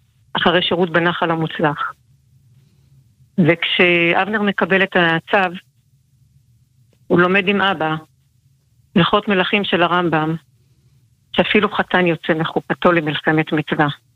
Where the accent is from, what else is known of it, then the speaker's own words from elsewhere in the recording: Kerem Ben Zimra, Northern District, Israel; אנחנו משפחה מושבניקית, במושב כרם בן זמרה.